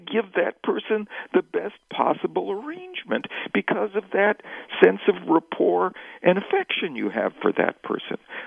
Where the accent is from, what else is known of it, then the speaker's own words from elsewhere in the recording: Wisconsin, United States; I grew up in Wisconsin.